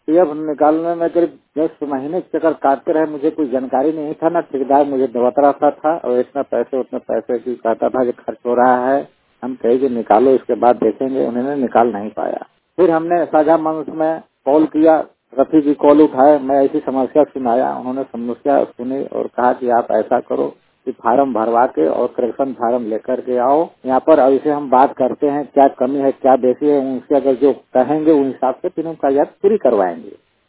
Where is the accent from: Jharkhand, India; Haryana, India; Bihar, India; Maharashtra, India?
Jharkhand, India; now in Manesar, India; मैं झारखंड के पलामू डिस्ट्रिक्ट का निवासी हूं।